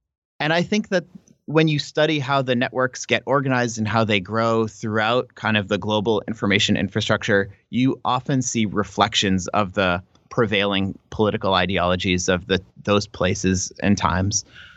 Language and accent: English; United States; And for me as an American scholar